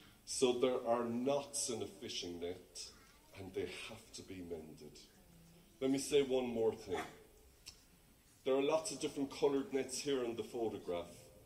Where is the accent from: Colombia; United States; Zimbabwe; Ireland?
Ireland; Cork, Munster; accent: Cork; When I read some verses in the Bible, I can't say them in my lovely Cork accent.